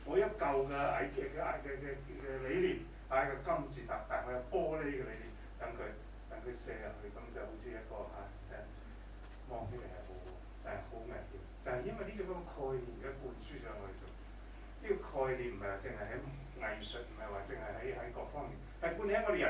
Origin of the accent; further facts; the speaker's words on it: China; 我哋中國人最興好中意用呢個例子係咪